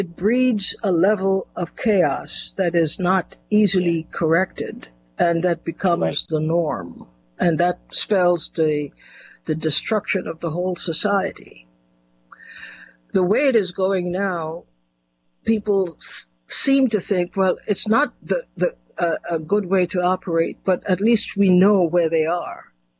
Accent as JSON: {"language": "English", "country": "Trinidad & Tobago", "tie": "born there", "said": "I was born in Trinidad."}